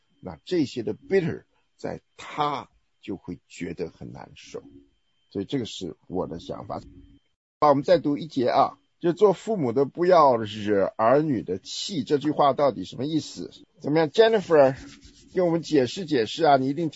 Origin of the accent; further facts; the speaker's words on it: China; 就有点像我们中国人讲的，就是带不上台面